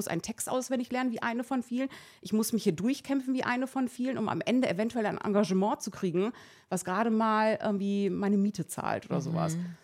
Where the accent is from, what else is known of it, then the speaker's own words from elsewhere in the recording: Iran; Also ich bin Iranerin.